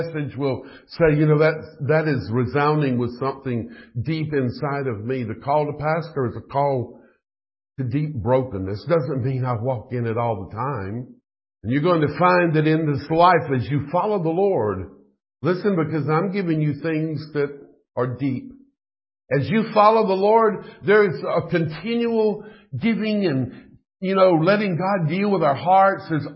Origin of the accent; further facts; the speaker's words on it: Georgia, United States; when I was serving the little church that I grew up in Georgia